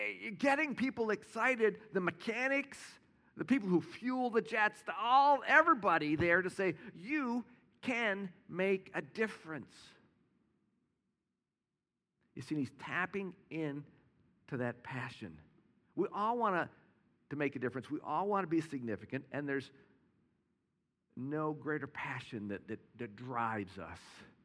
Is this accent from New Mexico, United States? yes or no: no; Orlando, Florida, United States; I don't know if you saw, you know, I'm from Orlando, and the terrible events the last few weeks in Orlando with the Pulse Club shooting.